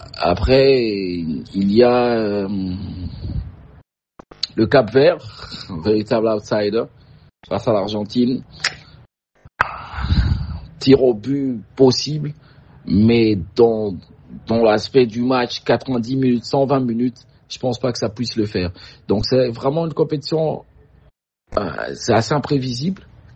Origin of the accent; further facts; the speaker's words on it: DR Congo; Les RDC, j'y crois en tant que Congolais.